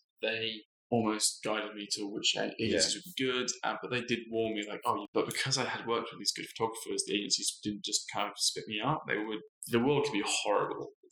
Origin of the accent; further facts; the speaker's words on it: West Midlands, United Kingdom; now in Perth, Australia; Basically because I was from Herefordshire with you.